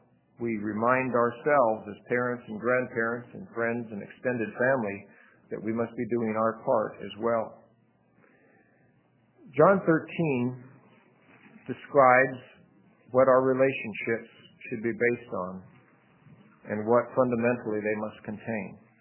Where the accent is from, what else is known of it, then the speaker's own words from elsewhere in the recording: Montana, United States; also born or lived in Oregon; I grew up in Montana, and I grew up in Oregon.